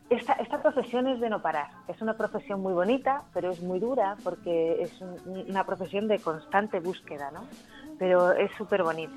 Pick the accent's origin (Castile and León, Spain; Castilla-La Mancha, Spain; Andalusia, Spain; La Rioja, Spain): Castilla-La Mancha, Spain; Ciudad Real; now in Barcelona, Spain; Yo estoy a caballo entre Madrid, bueno, ahora estoy en Barcelona, es para arriba y para abajo, pero soy de Ciudad Real.